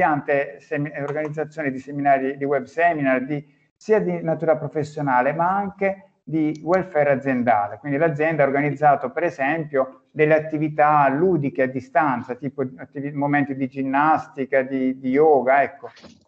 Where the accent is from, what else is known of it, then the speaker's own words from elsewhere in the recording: Apulia, Italy; Sono pugliese.